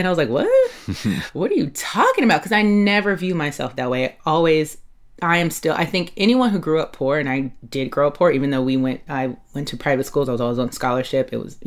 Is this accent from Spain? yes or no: no; Los Angeles, California, United States; also born or lived in Catalina Island; she and I grew up mostly in South Los Angeles, which they call it now. That's a rebrand. Back then we called it South Central LA. And I also spent a large portion of my childhood on Catalina Island